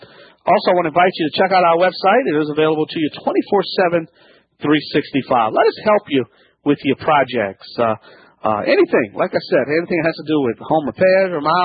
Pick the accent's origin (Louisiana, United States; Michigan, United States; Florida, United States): Louisiana, United States